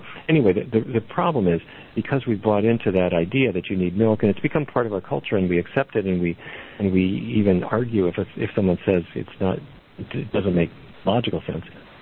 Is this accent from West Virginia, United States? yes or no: no; Fargo, North Dakota, United States; I grew up in Fargo, North Dakota. And when I drive down the highway from where I grew up, all along, as far as the eye can see, is nothing but soybean.